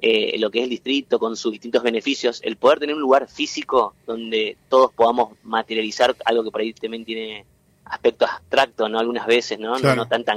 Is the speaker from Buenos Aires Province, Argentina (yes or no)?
no; Formosa, Argentina; now in Entre Ríos, Argentina; como es mi caso, que soy de Formosa, y bueno, Entre Ríos me acogió ya desde el 2011